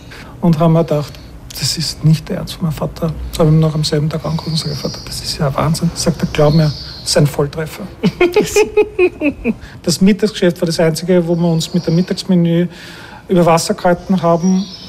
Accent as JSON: {"language": "German", "region": "Vienna", "country": "Austria", "tie": "born there", "said": "Ich bin in Wien geboren"}